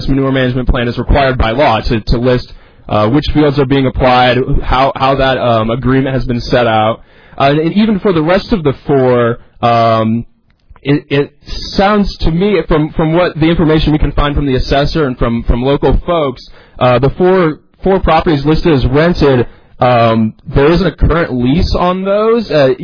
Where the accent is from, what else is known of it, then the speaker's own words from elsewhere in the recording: Huxley, Iowa, United States; born and raised in Huxley.